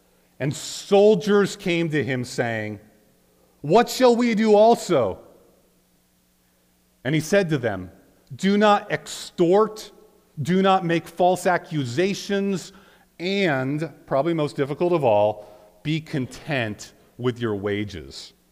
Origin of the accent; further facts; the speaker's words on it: Manitoba, Canada; Now, I come from Southeast Manitoba. And so I'm used to having like a church half full of Mennonites.